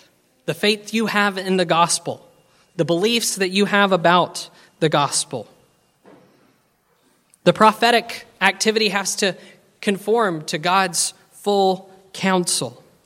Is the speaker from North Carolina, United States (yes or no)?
no; Alabama, United States; I'm from Alabama, I get no say.